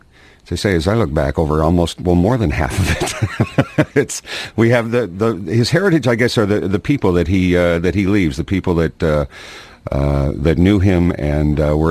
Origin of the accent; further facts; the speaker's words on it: Hamilton, Ontario, Canada; I growing up in Hamilton